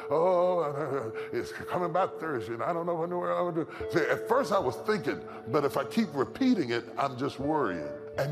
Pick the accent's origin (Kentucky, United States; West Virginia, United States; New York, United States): West Virginia, United States; It's like I grew up in West Virginia and your wheels would get on ice and they'd be spinning